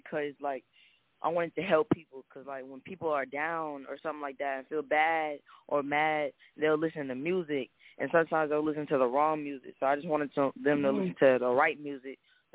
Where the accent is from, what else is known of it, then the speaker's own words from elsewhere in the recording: Atlanta, Georgia, United States; I'm from Atlanta, Georgia.